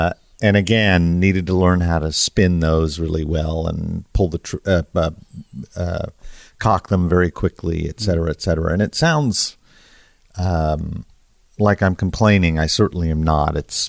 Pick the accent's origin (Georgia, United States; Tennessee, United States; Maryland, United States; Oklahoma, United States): Oklahoma, United States; I'm from Oklahoma.